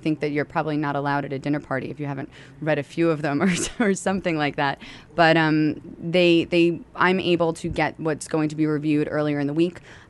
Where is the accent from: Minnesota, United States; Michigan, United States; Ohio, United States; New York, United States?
New York, United States; Babylon; I grew up in Babylon Village, which is a tiny fishing, surfing village on the south shore of Long Island, not unlike Sag Harbor, really.